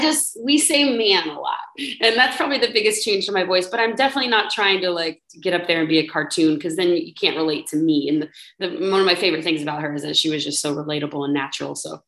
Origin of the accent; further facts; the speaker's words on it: Texas, United States; Luckily I'm from Texas, so I kind of just put it a little further up, so it's a little scratchier